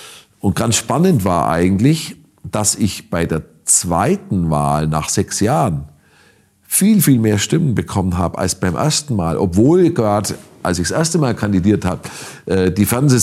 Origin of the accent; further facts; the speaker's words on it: Kempten, Bavaria, Germany; ich habe ja angefangen einfach im Stadtrat meiner Heimatstadt Kempten.